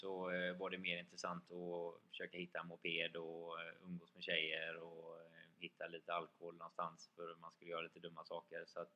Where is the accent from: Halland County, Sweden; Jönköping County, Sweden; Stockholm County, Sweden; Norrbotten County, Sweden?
Halland County, Sweden; Gottskär; Jag är född och uppvuxen i Gottskär som ligger strax utanför söder om Göteborg.